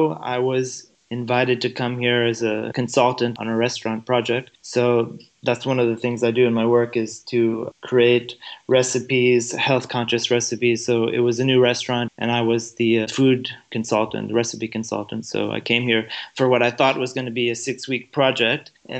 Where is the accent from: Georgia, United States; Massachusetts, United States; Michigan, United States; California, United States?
Michigan, United States; now in United Arab Emirates; I grew up in Michigan, quite close to the Canadian border, but the other side of Canada